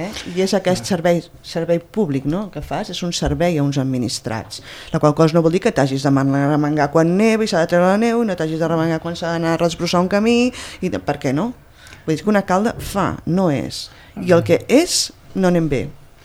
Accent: Pradell, Catalonia, Spain; el meu poble ha recuperat l'ànima, que no l'havia perdut, no?

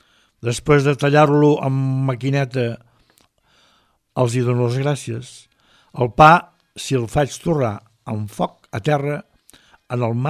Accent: Reus, Catalonia, Spain; Jo que soc de Reus

